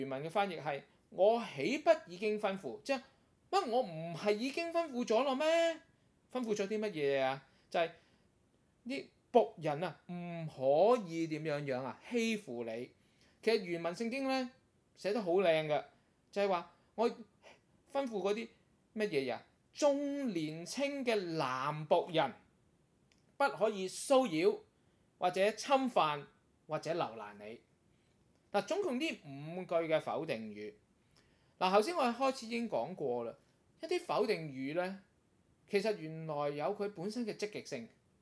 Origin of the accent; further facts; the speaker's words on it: Guangdong, China; 我就諗起一句説話，就係我哋廣東人成日都講啊